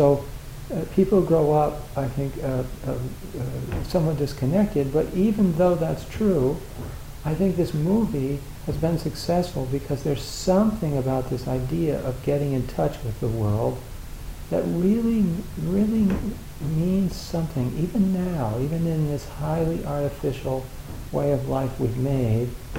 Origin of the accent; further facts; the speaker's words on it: United States; And I didn't know what he was talking about because I grew up in the United States.